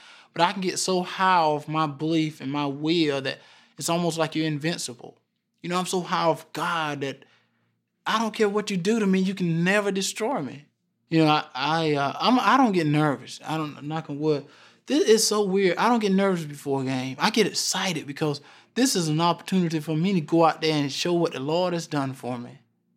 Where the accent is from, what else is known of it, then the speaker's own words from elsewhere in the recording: the South, United States; You know, I grew up in the South. My senior year was a very big racial detention, you know, in my hometown.